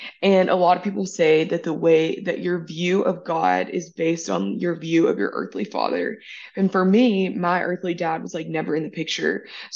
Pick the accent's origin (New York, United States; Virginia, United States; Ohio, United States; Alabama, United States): Alabama, United States; Growing up in Alabama, like, you know, we live in the Bible Belt.